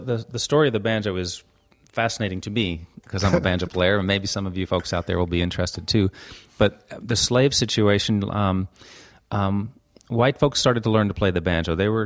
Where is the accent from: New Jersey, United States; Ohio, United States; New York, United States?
New York, United States; New York City; But I grew up in New York City, so like, what was I doing playing the banjo anyway